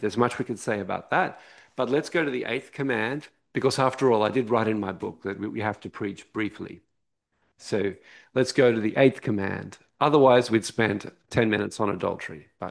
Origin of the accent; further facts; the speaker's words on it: Australia; I heard recently, I'm Australian. I don't know if you heard, but I am, I confess.